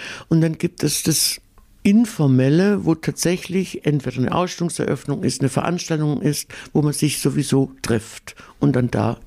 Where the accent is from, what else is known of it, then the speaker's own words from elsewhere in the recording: Southwest Germany, Germany; Nun bin ich eine Süddeutsche, eine Südwestdeutsche